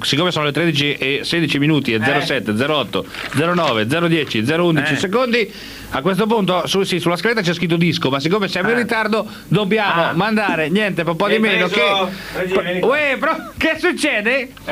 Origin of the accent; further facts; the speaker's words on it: Ancona, Marche, Italy; born there; Ancona Beach.